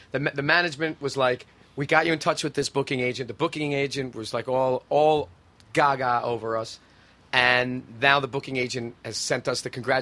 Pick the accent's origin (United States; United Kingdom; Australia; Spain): United States; New York; It just has a city vibe to it. You know, mm-hmm. we're from New York.